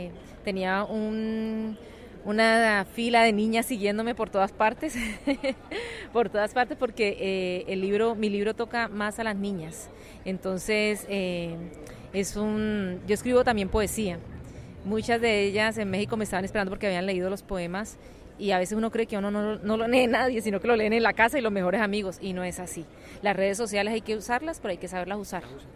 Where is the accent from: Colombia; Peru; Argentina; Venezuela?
Colombia; now in Miami, United States; soy escritora colombiana, resido en la ciudad de Miami.